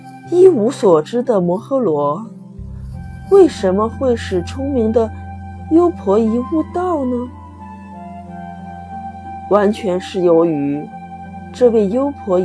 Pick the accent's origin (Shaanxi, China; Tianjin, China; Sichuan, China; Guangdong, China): Shaanxi, China; Xi'an; 我是来自西安的